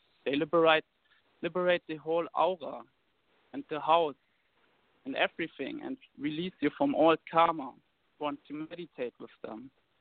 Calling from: San Diego, California, United States; We are calling from San Diego.

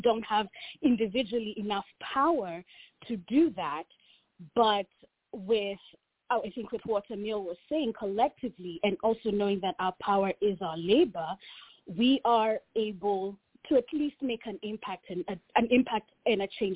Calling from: Atlanta, Georgia, United States; I'm calling from Atlanta.

